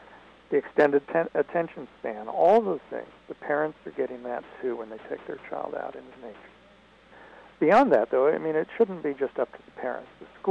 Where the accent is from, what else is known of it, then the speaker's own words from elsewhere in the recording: Kansas City, Missouri, United States; And I grew up in Kansas, Missouri.